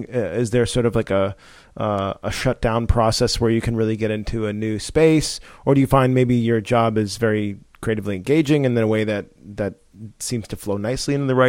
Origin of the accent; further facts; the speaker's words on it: Boston, Massachusetts, United States; my sister worked in, I grew up in Boston, my sister worked in New York City.